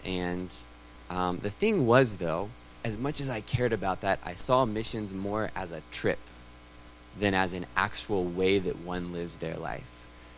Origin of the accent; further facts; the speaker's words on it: Roanoke, Virginia, United States; growing up in Roanoke, I would say it is God's grace that I grew up in a Christian household.